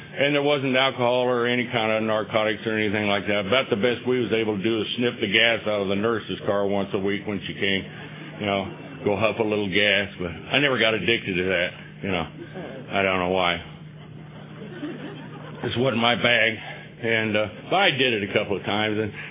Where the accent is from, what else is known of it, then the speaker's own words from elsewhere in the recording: Texas-Oklahoma panhandle, United States; born there; And I was born in the Texas-Oklahoma panhandle, kind of no man's land out there.